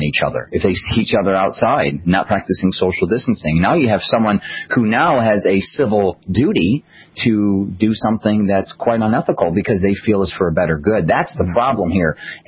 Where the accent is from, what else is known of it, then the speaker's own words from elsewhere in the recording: Georgia, United States; And I'm from Georgia. I live in Atlanta.